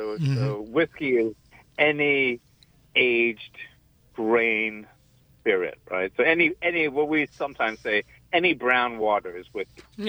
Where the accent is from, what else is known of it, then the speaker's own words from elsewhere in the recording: Brooklyn, New York, United States; I was born in Brooklyn and lived in New York my whole life, and I never really left.